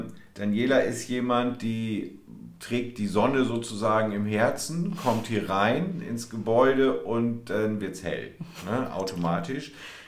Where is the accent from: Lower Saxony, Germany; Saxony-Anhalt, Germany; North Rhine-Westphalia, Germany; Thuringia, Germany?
Lower Saxony, Germany; als Ostfriese, sag ich jetzt mal, ja. Wir sind ja dann doch vom Naturell eher etwas ruhiger unterwegs.